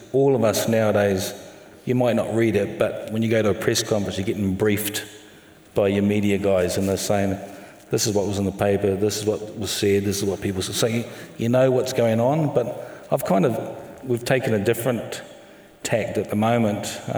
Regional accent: New Zealand; having grown up in New Zealand

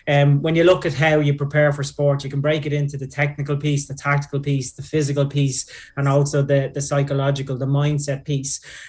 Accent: Dublin, Leinster, Ireland; I grew up in Finglas

